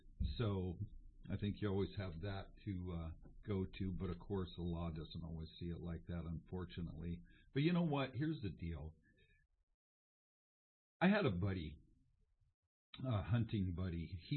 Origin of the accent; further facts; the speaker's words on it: Oregon, United States; I was born in Oregon, so, you know, I've been here most of my whole life